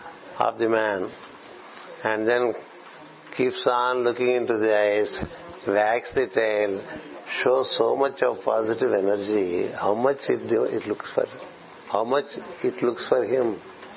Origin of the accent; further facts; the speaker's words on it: India; I am an Indian.